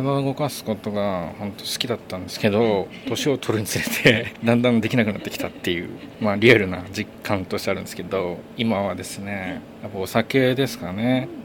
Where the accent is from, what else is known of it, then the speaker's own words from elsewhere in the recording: Yokohama, Kanagawa, Japan; now in Fujisawa, Japan; やっぱり僕横浜出身なんですけど、引っ越してきてから藤沢ってなんて自然が豊かなんだろうと